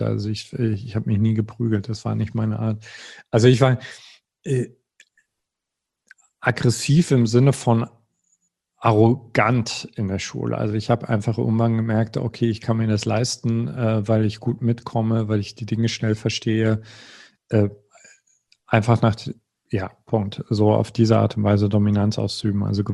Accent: East Germany, Germany; Also ich komme aus dem Osten, es war die Wendezeit

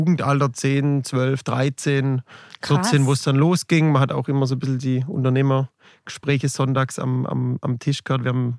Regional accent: Schwaigern, Baden-Württemberg, Germany; also born or lived in Heilbronn; now in Nordheim, Germany; Wohnhaft danach in Schweigern, dort ist auch mein Elternhaus, sehr ländlich gelegen. Und aktuell wohne ich in Nordheim, mhm, ja, auch eine Gemeinde mit ein paar tausend Einwohnern, ländlich, sehr gemütlich.

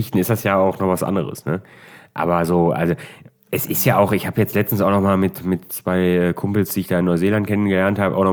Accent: North Rhine-Westphalia, Germany; Ich bin aus NRW, so viel habe gespielt, da kann kaum jemand gespielt haben.

